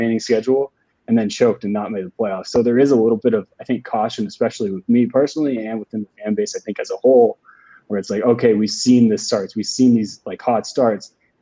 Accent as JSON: {"language": "English", "town": "Oakland", "region": "California", "country": "United States", "said": "And I mean, like I said, I'm from Oakland originally, so I'm sad that they left."}